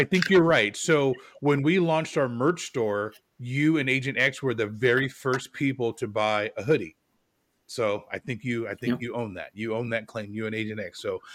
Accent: West Coast, United States; So I can say that because I'm not a Yankee or a Southerner. I'm from the West Coast.

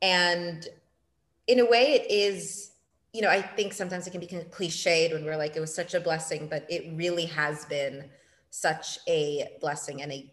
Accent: Ethiopia; also born or lived in Portugal; now in Cabo Verde; I had never lived here full time. I grew up in Portugal. I was born in Portugal, grew up mostly in Ethiopia, a little bit in Portugal, and I'm half Mozambican, half Cape Verdean. I am what they call a TCK, a third culture kid.

